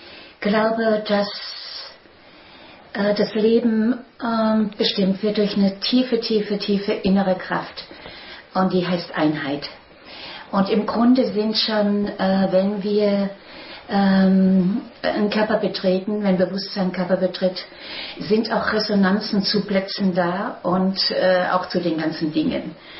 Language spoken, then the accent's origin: German; Baden-Württemberg, Germany; born there; Und für mich ist Schwarzwald so etwas wie, erstmal bin ich hier in der Nähe geboren und war dann jahrelang ja an anderen Orten.